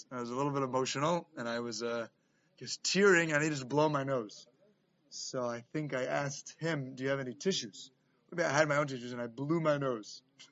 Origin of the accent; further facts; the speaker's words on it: Jamaica Estates, New York, United States; I was asked to speak in my hometown of Jamaica States, Queens